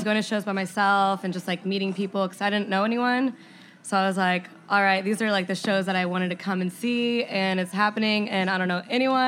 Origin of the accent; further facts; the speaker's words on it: Indiana, United States; now in Chicago, United States; So that was like my big major step, was moving to Chicago to like get internships